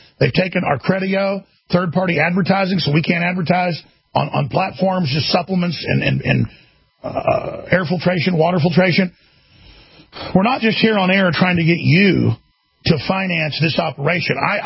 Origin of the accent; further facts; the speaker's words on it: Texas, United States; Is I'm an independent Texan. I'm an American.